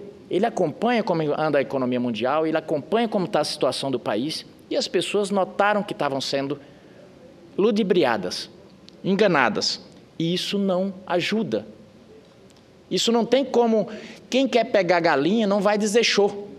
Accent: Northeast Region, Brazil; e eu como nordestino

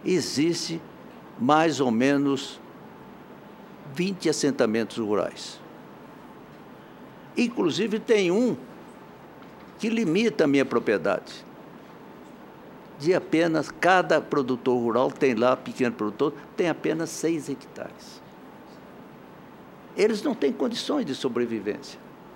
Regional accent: Mato Grosso do Sul, Brazil; eu sou de Mato Grosso do Sul, estado eminentemente agrícola, e que tem uma família de agricultores, pequenos agricultores, imensa

